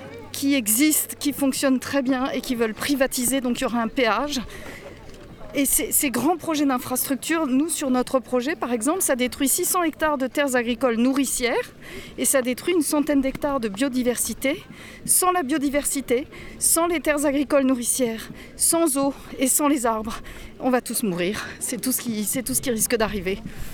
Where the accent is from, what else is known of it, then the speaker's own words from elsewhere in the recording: Centre-Val de Loire, France; Mais nous, on vient d'Eure-et-Loir